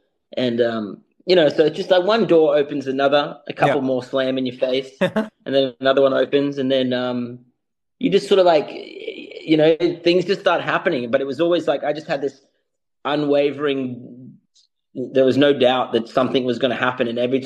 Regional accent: Brisbane, Queensland, Australia; I just arrived back in Brisbane, Australia, my hometown.

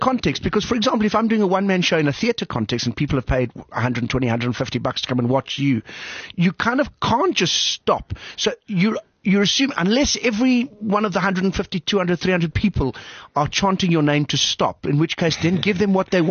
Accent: Vanderbijlpark, Gauteng, South Africa; It's all right. I grew up in Vanderbijl Park.

